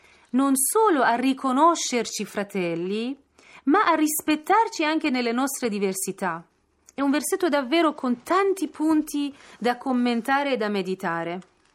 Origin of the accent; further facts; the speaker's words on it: Iran; Per esempio io sono iraniana e allora in questo momento il mio popolo soffre